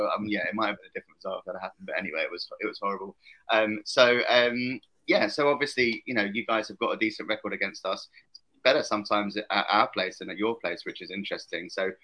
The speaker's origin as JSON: {"language": "English", "region": "London", "country": "United Kingdom", "tie": "born or raised there", "said": "I grew up in North London."}